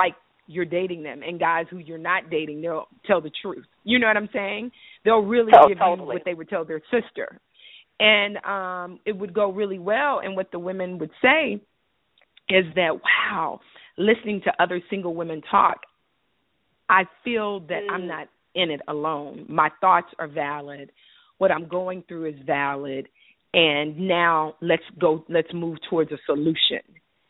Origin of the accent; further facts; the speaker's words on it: Memphis, Tennessee, United States; So I have a really huge following, of course, in my hometown of Memphis, Tennessee. I'm from Memphis.